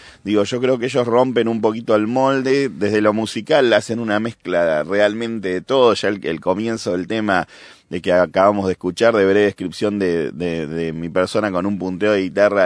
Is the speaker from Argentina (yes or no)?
yes; Argentina; Yo soy muy seguidor del rock nacional de mi país, Argentina, que tiene una larga tradición